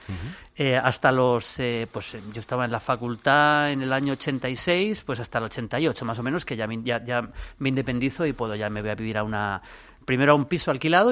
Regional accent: Madrid, Community of Madrid, Spain; Sí, yo soy de Madrid. Mis padres son de Madrid. Y tres de mis cuatro abuelos son de Madrid.

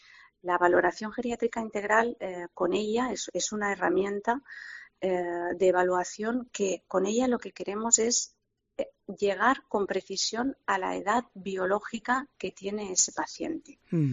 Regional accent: Catalonia, Spain; Madrid, Cataluña, que es de donde yo vengo.

